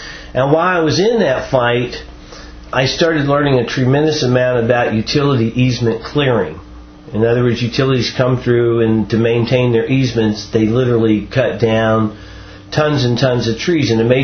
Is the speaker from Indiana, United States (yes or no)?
yes; Jeffersonville, Indiana, United States; I grew up in rural America. As a child, I grew up outside of Jeffersonville, Indiana, which at the time I lived there was a small rural farming community.